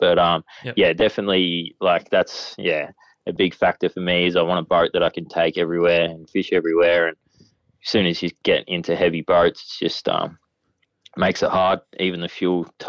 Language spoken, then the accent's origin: English; Bacchus Marsh, Victoria, Australia; now in Cairns, Australia; But yeah, I grew up in Bacchus Marsh, just out of Melbourne, and my family's still there.